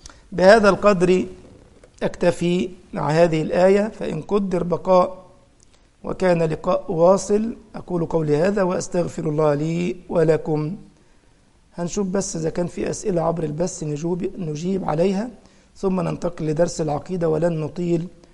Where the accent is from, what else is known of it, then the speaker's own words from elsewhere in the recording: Egypt; انا مره شفت بقى في محلات عندنا في مصر